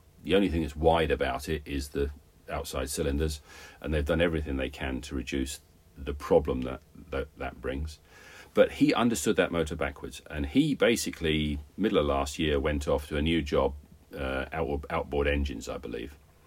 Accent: Rugby, West Midlands, United Kingdom; born there; in the town I was born in the Midlands, in Rugby.

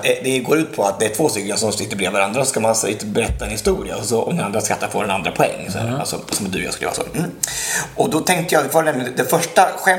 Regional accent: Hällebrottet, Sweden; Jag var hemma i Hällebrottet i helgen.

